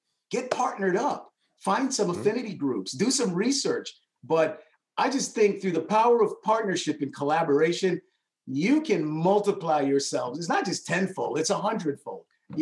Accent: New York, United States; also born or lived in Connecticut; I grew up in New York and Connecticut.

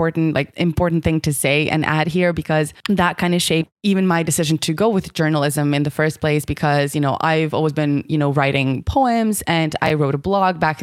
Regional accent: Croatia; English is a second language; moved away as an adult; now in Dublin, Ireland; we're originally from Croatia. We moved for what was supposed to be 6 months.

